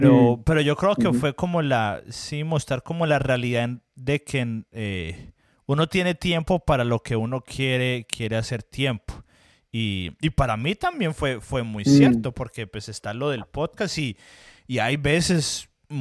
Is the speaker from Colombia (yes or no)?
yes; Colombia; soy hispano y soy colombiano